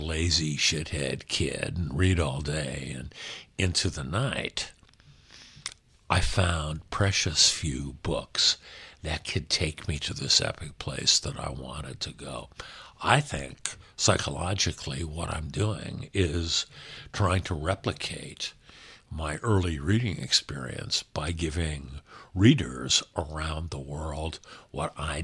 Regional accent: Los Angeles, California, United States; I will have written a total of 11 novels that cover L.A., my hometown, America, my country, 31 years, 1941 to 1972.

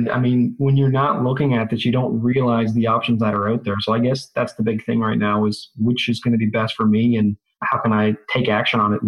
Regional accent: Newfoundland and Labrador, Canada; I am from Newfoundland, Canada.

